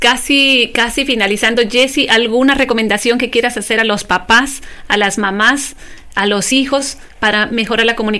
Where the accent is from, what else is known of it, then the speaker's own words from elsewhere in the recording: Mexico; Yo soy mexicana y yo sé que dentro de nuestra cultura hay mucho machismo muchas veces.